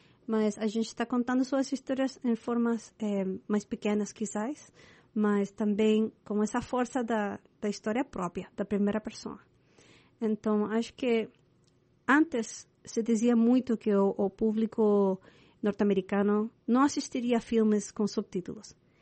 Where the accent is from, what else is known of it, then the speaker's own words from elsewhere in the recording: Chile; Portuguese is a second language; now in United States; Eu sou chilena, comecei a capoeira em 96, mas sempre os professores de capoeira que vinham do Brasil não falavam muito o espanhol lá no Chile ou inglês aqui nos Estados Unidos.